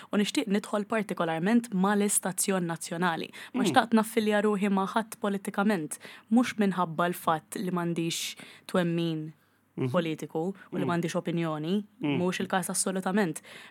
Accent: Dingli, Western Region, Malta; Minn Ħaddingli.

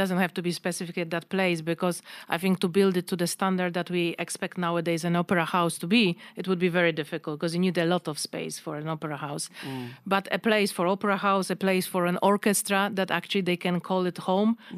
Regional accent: Poland; accent: Polish; English is a second language; Okay, they can notice my accent, but they're not going to really pinpoint your Polish.

